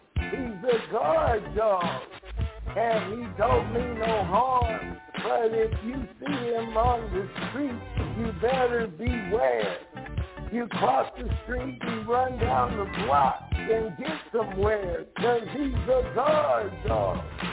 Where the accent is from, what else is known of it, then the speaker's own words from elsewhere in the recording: Los Angeles, California, United States; I had some vicious dogs on my block when I grew up in South Central L.A.